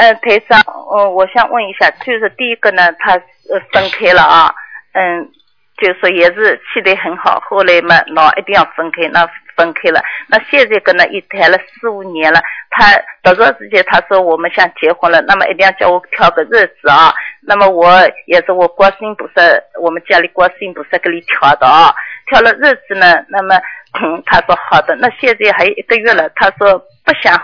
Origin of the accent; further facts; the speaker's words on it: Hangzhou, Zhejiang, China; 我是杭州的同学。